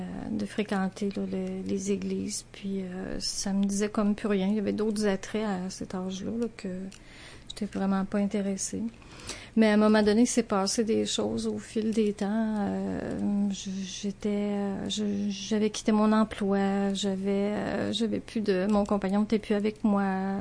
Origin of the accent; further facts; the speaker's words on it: Beaumont, Quebec, Canada; Je suis née en 1956 à Beaumont. C'est dans le comté de Bellechasse, la rive sud. Chez nous, on était à la sortie du village, puis derrière, c'est tellement beau, il y avait le fleuve Saint-Laurent. Je suis la cadette d'une famille de 6 enfants. Mes parents étaient catholiques